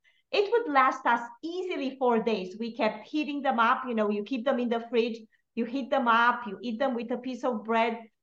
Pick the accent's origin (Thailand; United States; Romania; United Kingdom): Romania; English is a second language; Both my husband and I grew up in Romania during communism.